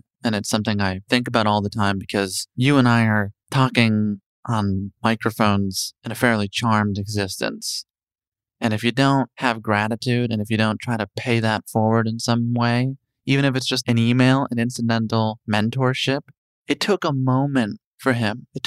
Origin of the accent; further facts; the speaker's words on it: Chicago, Illinois, United States; And again, I'm from Chicago, so there's added significance.